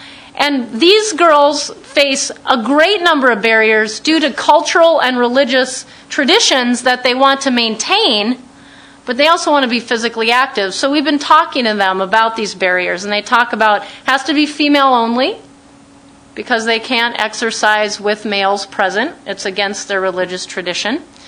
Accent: Missouri, United States; I grew up in Missouri. They had a very well-oiled machine in terms of soccer league, even when I was little. I moved to St. Cloud.

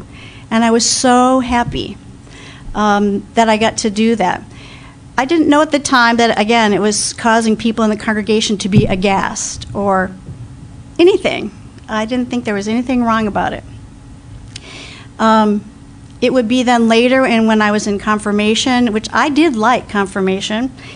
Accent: Cedar Rapids, Iowa, United States; When I grew up in Cedar Rapids, Iowa, I just remember as a small child, wherever I was, I loved going to church.

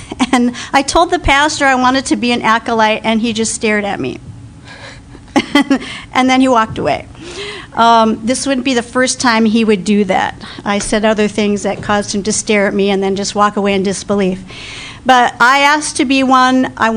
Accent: Cedar Rapids, Iowa, United States; When I grew up in Cedar Rapids, Iowa, I just remember as a small child, wherever I was, I loved going to church.

